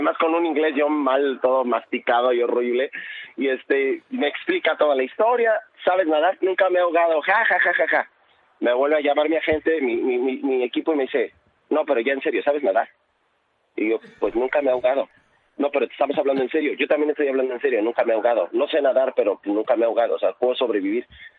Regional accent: Ecatepec, State of Mexico, Mexico; porque yo soy de Catepec

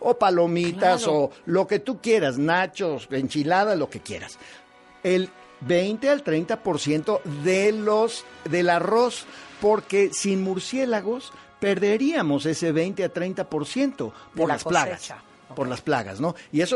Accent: Mexico; como mexicanos, todos los que estamos en esta uh-huh. mesa

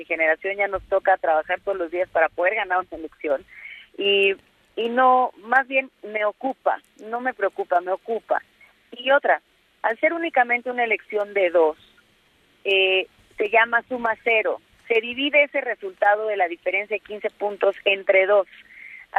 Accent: State of Mexico, Mexico; una vez ganando, todos somos mexiquenses y hay que trabajar y gobernar para todos

